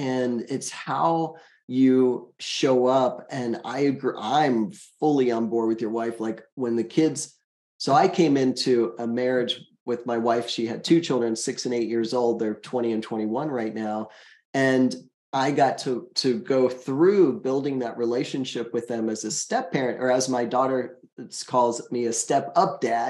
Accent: United States; now in Canada; I live up in British Columbia and I'm a Canadian permanent resident. And as people would ask me, well, are you going to give up your U.S. passport? And I always say, no, of course not. I'm a U.S. citizen. I'm proud to be American.

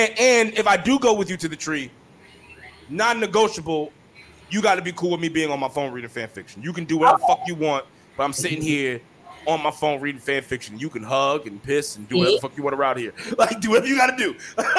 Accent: the North, United States; I'm from the North, but my family from the South.

